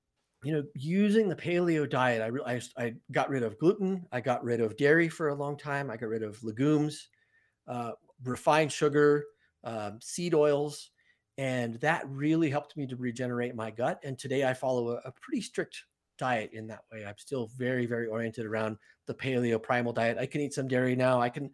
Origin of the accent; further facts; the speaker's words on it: Colorado, United States; I would say that began in about 2008 when I moved back to Colorado, which is my home state.